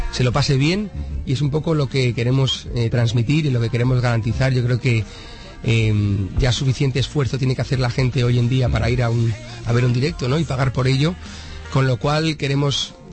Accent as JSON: {"language": "Spanish", "town": "Madrid", "region": "Community of Madrid", "country": "Spain", "also_born_or_lived": "Liverpool, United Kingdom", "moved": "yes", "said": "soy un madrileño con familia gallega, que se muda a Inglaterra, bueno, primero por una beca que me dan para ir a la escuela de … Liverpool. Ahí paso 2 o 3 años."}